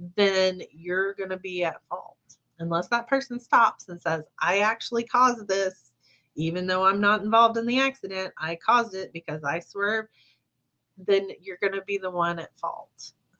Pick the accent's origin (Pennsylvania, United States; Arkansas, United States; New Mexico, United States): Arkansas, United States; I grew up in Southern Arkansas. I heard horror stories all the time of people hitting deer.